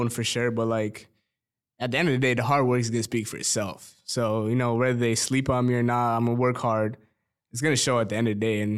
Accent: Edmonton, Alberta, Canada; born there; Yeah, my parents and a couple of my brothers were born in Burundi. I was born in Edmonton

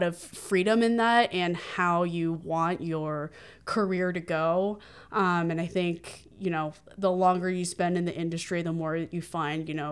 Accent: California, United States; So originally I grew up in the Bay Area, California, and I had grown up in the same town my whole life

